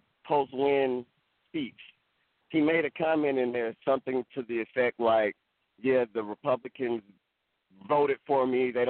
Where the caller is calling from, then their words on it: Atlanta, Georgia, United States; Yeah, in Atlanta.